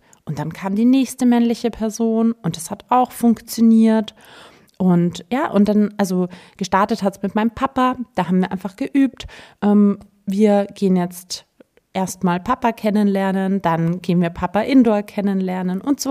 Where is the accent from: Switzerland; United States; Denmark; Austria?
Austria; so wie man hier bei uns in Österreich sagt.